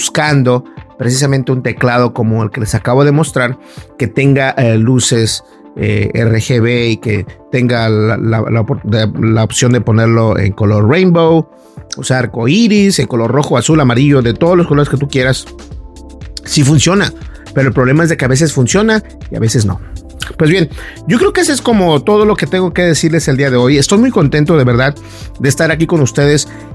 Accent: Mexico; los mexicanos sabemos lo que es una cajeta.

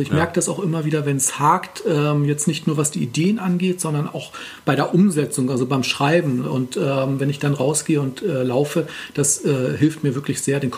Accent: Uelzen, Lower Saxony, Germany; moved away as an adult; now in Göttingen, Germany; Ja, also ich wurde ziemlich genau 40 Jahren geboren in Uelzen, also in der Lüneburger Heide. Da komme ich ursprünglich her.

